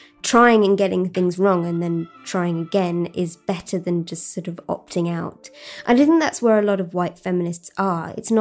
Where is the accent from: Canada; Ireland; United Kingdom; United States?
United Kingdom; South East England; moved away as an adult; I grew up in Sussex and I went to university in Oxford.